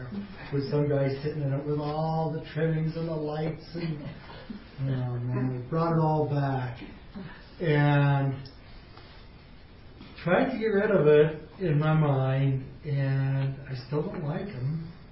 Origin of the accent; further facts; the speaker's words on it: Colorado, United States; because I come from Colorado, from the wilderness area of Colorado, and there's a deep sense within me of the environment